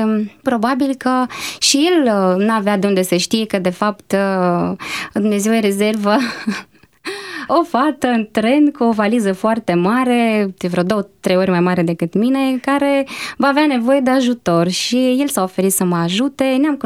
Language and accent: Romanian; Chișinău, Moldova; born there; m-am născut în Chișinău, în fosta URSS